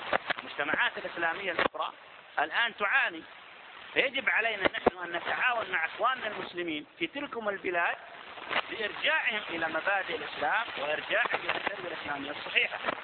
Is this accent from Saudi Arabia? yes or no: yes; Saudi Arabia